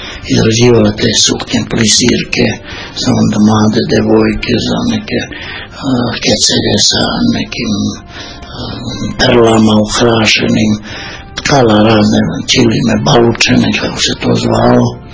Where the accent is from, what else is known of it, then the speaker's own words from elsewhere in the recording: Kragujevac, Šumadija, Serbia; also born or lived in Velika Kruševica; Ja sam rođen u jednom selu, Velikoj Kruševici, kod Vrošice Rejkovac. To je ovde na 25 km od Kragujevca. Tam sam se rodio